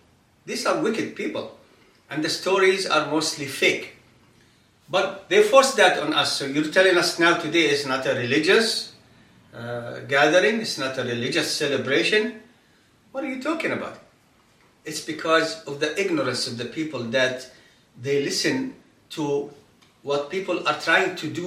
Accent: Kuwait; When we were young, growing up in Kuwait

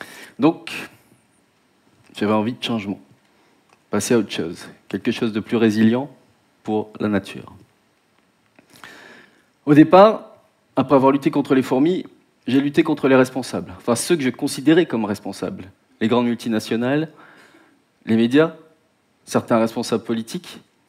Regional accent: New Caledonia; Et comme mon nom ne l'indique pas, je suis né et j'habite en Nouvelle-Calédonie.

